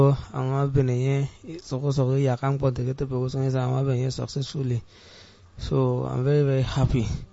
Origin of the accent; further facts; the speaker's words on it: Ikot Abasi, Akwa Ibom, Nigeria; from Akwa Ibom.